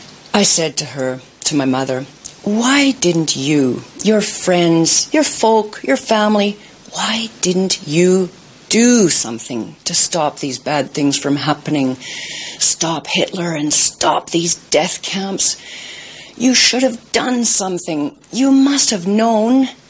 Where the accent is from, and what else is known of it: Canada; born or raised there